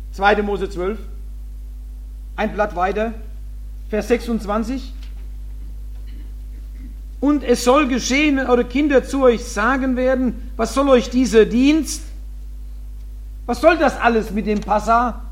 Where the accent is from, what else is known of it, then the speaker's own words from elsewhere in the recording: Philadelphia, Pennsylvania, United States; Auch bei uns in Philadelphia. Ich bin erst nach dem Alter, wo ich die Sonntagsschule verlassen hatte, war ich 14, sonntags morgens mitgegangen zum Brotbrechen.